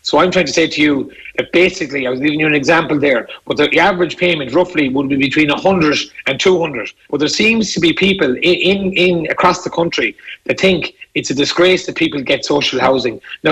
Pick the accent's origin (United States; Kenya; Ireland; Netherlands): Ireland; Galway, Connacht; I come from Bohemore, as you know, and all the best of people came from Bohemore, from Westside, from Ballinfoyle, from Claddagh.